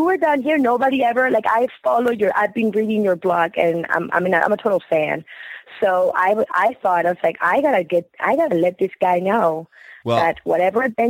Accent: Colombia; I am Colombian.

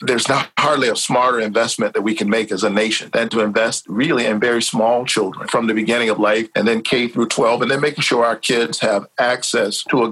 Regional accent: United States; in the separation of church and state is part of the covenant, actually, we have with one another as an American people.

